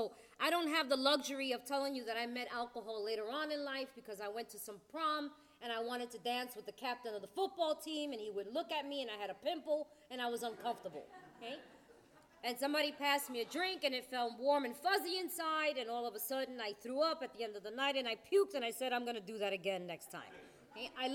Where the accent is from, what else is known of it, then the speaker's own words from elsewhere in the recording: New York, United States; also born or lived in Puerto Rico; We're Puerto Ricans. We're from New York. I spend half the year in New York, half the year in Puerto Rico.